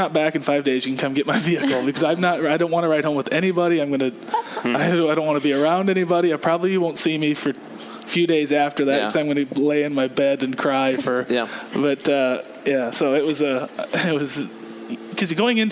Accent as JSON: {"language": "English", "town": "Arlington", "country": "United States", "said": "she's going to find out that I'm a farmer and I'm from Arlington."}